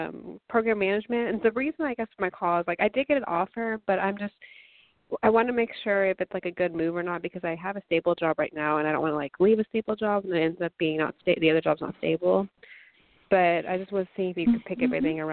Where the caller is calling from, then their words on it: Texas, United States; I'm calling from Texas.